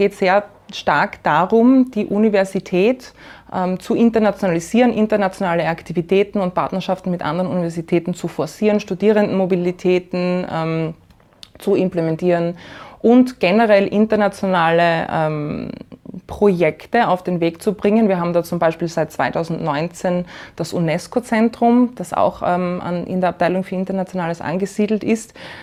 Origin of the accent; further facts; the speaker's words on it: Graz, Styria, Austria; Wie gesagt, ich komme aus Graz. Ich habe in Graz auch Anglistik und Amerikanistik studiert